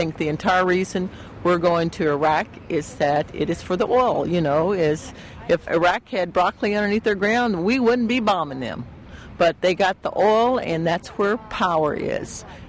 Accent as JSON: {"language": "English", "region": "Texas", "country": "United States", "said": "I'm from Texas, and we got the entire oil refinery, the chemical plants up and down the Texas and Louisiana Gulf Coast."}